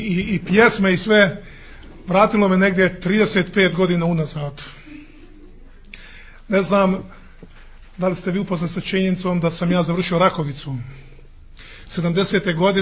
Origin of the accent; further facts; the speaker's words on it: Derventa, Republika Srpska, Bosnia & Herzegovina; also born or lived in Slavonski Brod; Ja sam rođen u Slavonskom Brodu, međutim, odrastao sam u Bosni, u malom gradu u Bosni, Derventa.